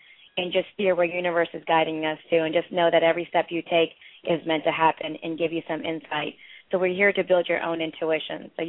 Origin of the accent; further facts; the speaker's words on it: Philadelphia, Pennsylvania, United States; I'm from Philly in Pennsylvania. We have this energy where we get into this mode of, it's a whole new world out there.